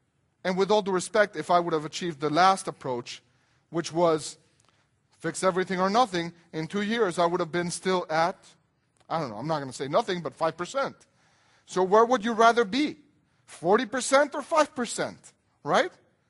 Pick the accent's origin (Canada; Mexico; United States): Mexico; Well, I'm not from Belgium. I'm Mexican. But you know what? It's cloudy enough for me in Cancun.